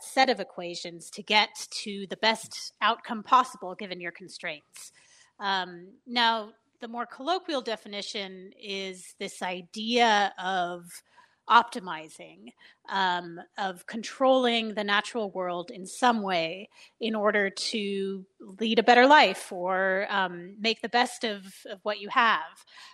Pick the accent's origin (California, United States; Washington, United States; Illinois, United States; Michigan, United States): California, United States; I grew up in the Bay Area, sort of on the cusp of an earlier tech boom. And then I went east for college and grad school at MIT, which was another center of optimization, and came back to Silicon Valley when it was sort of roaring into the latest tech boom.